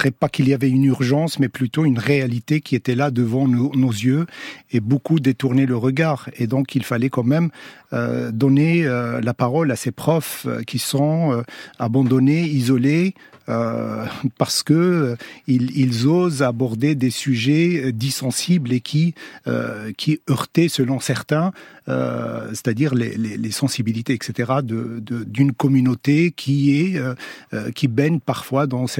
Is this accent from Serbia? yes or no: no; Morocco; French is a second language; moved away; Moi je suis né, j'ai grandi au Maroc, je l'ai étudié à l'école publique, en arabe